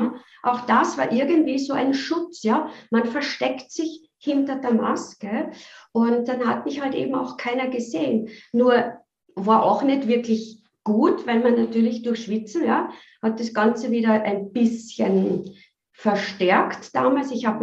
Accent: Vienna, Austria; ich bin aus Österreich, aus Wien

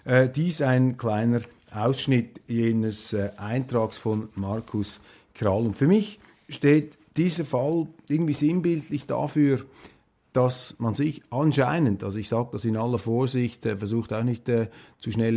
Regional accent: Switzerland; jetzt als Schweizer, kann man hier nur die Stirn runzeln.

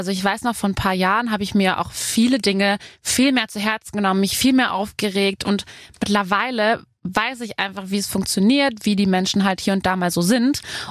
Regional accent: Rhineland-Palatinate, Germany; now in Cologne, Germany; Ich komme aus der Nähe von Koblenz.

